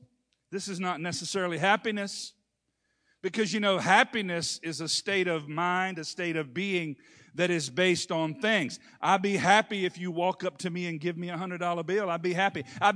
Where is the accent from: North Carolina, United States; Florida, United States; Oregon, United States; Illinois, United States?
North Carolina, United States; Hertford; I remember as a kid growing up in Hertford, North Carolina. I remember going to my grandma's house every Sunday afternoon.